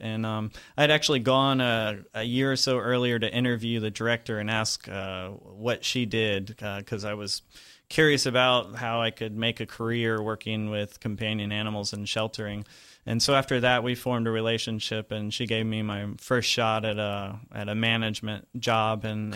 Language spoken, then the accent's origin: English; Riverview, Florida, United States; Growing up in Riverview, I'd never been to the county shelter, and out in the country, people didn't really call animal control